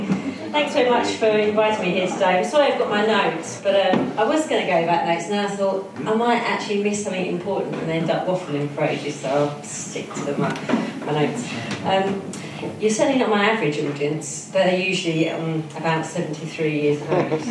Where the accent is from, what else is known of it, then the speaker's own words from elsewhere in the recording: Dagenham, London, United Kingdom; That is the Beckentry Estate in Dagenham, and that is my hometown.